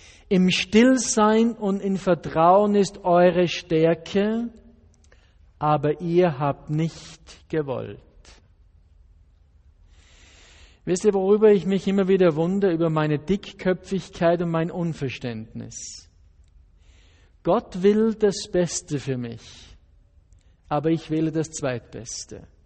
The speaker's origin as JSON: {"language": "German", "country": "Austria", "said": "bei uns in Österreich ist es umgekehrt, da sind sie beleidigt, wenn ich sie sage, zumindest bei mir zu Hause."}